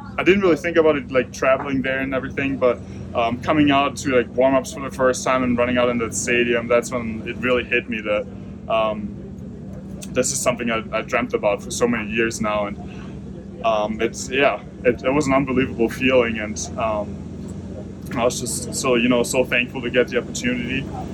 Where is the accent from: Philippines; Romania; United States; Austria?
Austria; growing up in Austria, you're obviously interested in soccer